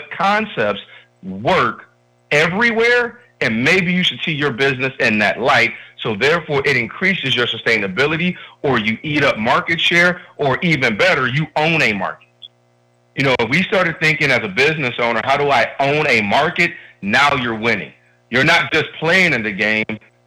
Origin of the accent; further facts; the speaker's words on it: United States; When I say we, just as American people in our society, that we're always on the quest for more money as a general rule